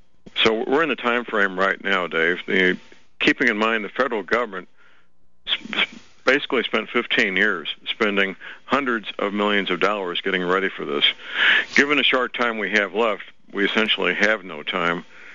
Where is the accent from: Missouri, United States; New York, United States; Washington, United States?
Missouri, United States; St. Louis; a research project I was involved with at a Superfund cleanup site outside my hometown, St. Louis, Missouri.